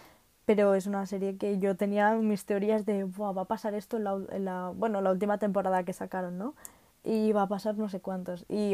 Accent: Catalonia, Spain; Es que soy catalana y a veces me confundo con las palabras de si es en catalán o en castellano

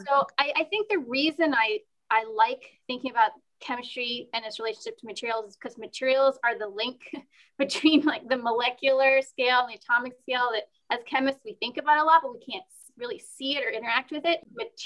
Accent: Virginia, United States; I grew up in Northern Virginia.

